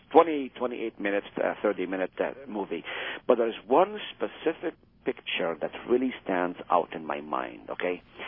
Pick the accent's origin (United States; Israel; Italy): Israel; English is a second language; I grew up in Israel. I know my culture. I know the people of my people.